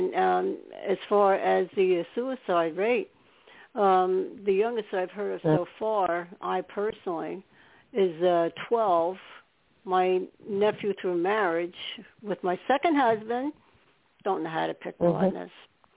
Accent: New York, United States; born there; now in New Jersey, United States; I know I said I'm from New York because I was born in New York.

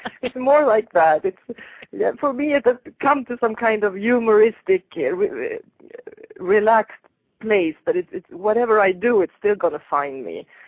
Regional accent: Sweden; English is a second language; What is a mallet? I'm from Sweden.

